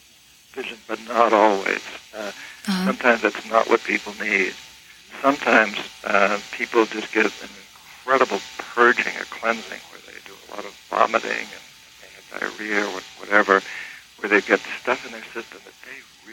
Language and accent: English; New England, United States; I grew up in New England. In the 60s, I'd never smoked a joint of marijuana.